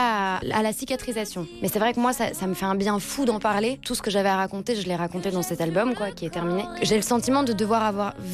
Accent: Montreal, Quebec, Canada; J'ai grandi à Montréal, alors bon, j'ai toujours baigné dans un univers très bilingue, très influencé par plusieurs cultures différentes.

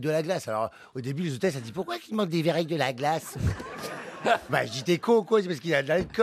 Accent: Hauts-de-France, France; Faut préciser que moi, je suis du Nord, hein

